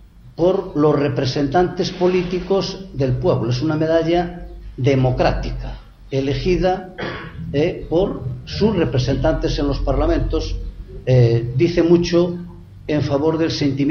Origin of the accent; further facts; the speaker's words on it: Galicia, Spain; a mi tierra, que es Galicia.